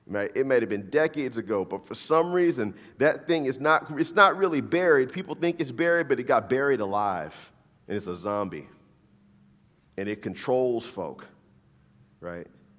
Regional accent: New Orleans, Louisiana, United States; I grew up I grew up in the Deep South. I'm from Louisiana, I'm from New Orleans.

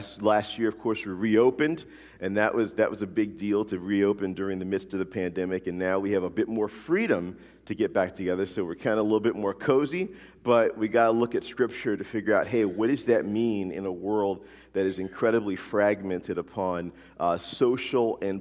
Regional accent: Louisiana, United States; now in Pacific Northwest, United States; and I'm from Louisiana, so you know if I was getting hot, it's something wrong, all right, if I'm getting hot in the Pacific Northwest, okay?

